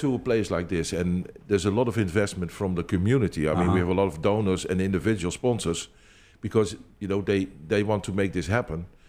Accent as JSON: {"language": "English", "country": "Netherlands", "said": "I'm from the Netherlands."}